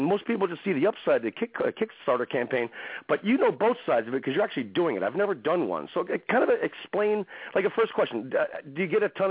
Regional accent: New Jersey, United States; I'm from Jersey. Give me a break.

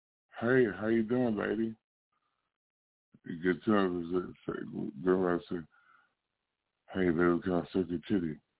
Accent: Dallas, Texas, United States; I want to be in South Dallas. I'm from South Dallas. Grew up between Madison and Lincoln.

